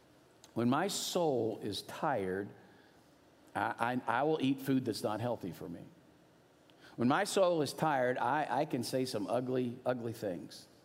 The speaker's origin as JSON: {"language": "English", "town": "Louisville", "region": "Kentucky", "country": "United States", "tie": "born or raised there", "said": "when I was a kid, you know how many television stations we had growing up in Louisville?"}